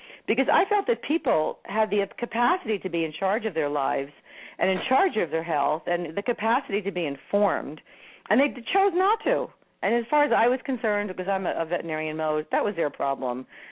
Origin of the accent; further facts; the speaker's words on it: New Jersey, United States; I got into medical school but not veterinary school because I was from New Jersey